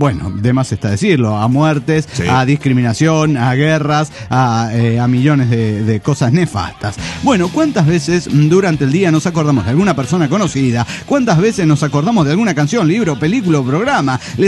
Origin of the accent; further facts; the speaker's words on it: Oaxaca, Mexico; de Oaxaca, México.